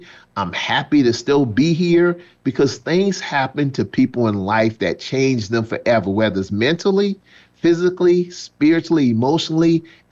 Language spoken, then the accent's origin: English; South Carolina, United States; You know, I grew up in South Carolina in the early 60s. So the dirt roads of South Carolina and the grandma's porches.